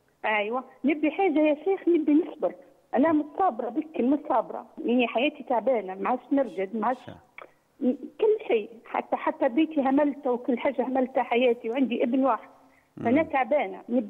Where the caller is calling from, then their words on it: Libya; نكلم من ليبيا إن شاء الله.